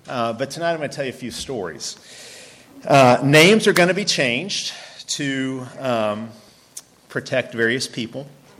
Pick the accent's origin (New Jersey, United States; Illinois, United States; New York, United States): Illinois, United States; Chicago; born or raised there